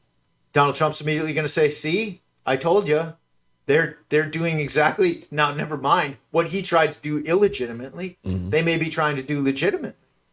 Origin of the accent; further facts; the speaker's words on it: Wisconsin, United States; And beyond the fact that I'm from Wisconsin